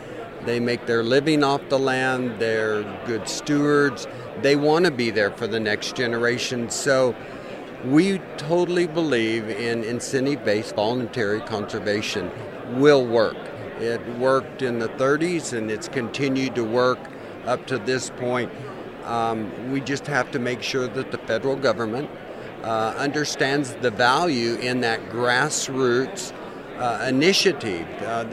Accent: Hobbs, New Mexico, United States; I hail from Hobbs, New Mexico, southeast corner, agriculture education teacher, 31 years, farmer, rancher, now retired

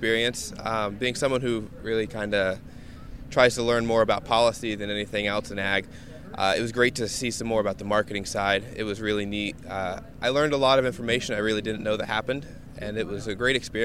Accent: Portland, Indiana, United States; I'm from Portland, Indiana, which is in Jay County.

